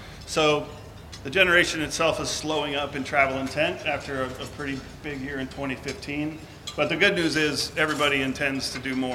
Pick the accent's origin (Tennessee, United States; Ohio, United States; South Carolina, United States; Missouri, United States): Missouri, United States; Kansas City; So I'm from Kansas City. Our Royals did pretty good last year.